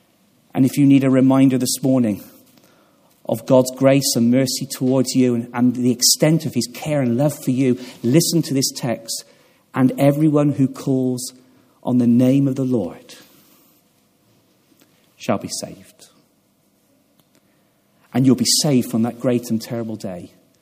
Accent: Gloucester, South West England, United Kingdom; Years ago, when I grew up in Gloucester, we used to sing from Hymns of Faith.

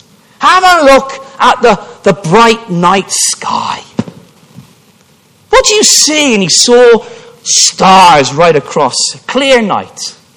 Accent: Stroud, South West England, United Kingdom; So when I grew up in Stroud

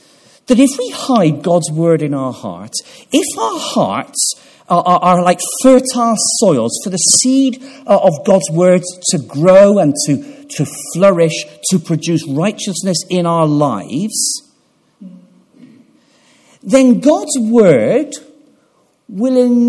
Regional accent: Gloucester, South West England, United Kingdom; In Trinity Baptist Church, where I grew up in Gloucester

